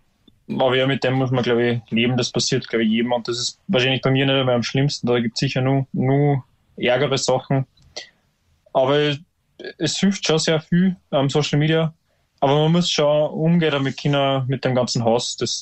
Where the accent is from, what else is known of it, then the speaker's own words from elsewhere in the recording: Upper Austria, Austria; also so aufgewachsen bin am Land, mit so harter Mühviertler Männlichkeit